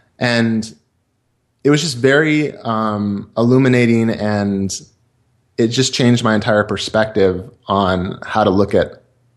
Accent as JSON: {"language": "English", "region": "California", "country": "United States", "tie": "born or raised there", "moved": "yes", "lives_now": "Washington, United States", "said": "And, little background, I grew up in the Bay Area and moved to Washington State."}